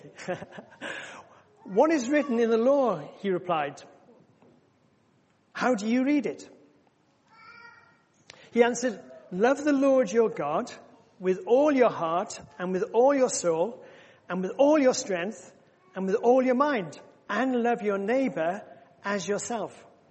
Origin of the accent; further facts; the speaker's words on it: Faversham, South East England, United Kingdom; I'm from Faversham, the other side.